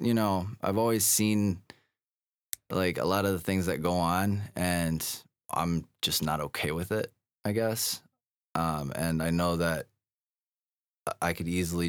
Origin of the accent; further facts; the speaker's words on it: Wheeling, Illinois, United States; I'm from Wheeling.